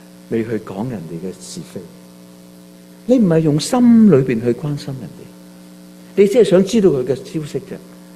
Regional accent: Hong Kong; moved away; 我都是从异地而来，我从香港这个地来到这个地方。我记得在22年前我来到这里的时候

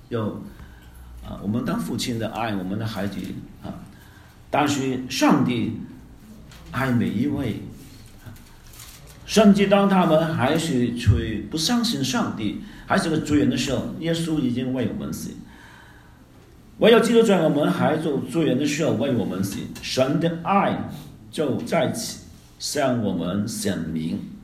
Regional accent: Hong Kong; 他不是一个我们香港人叫

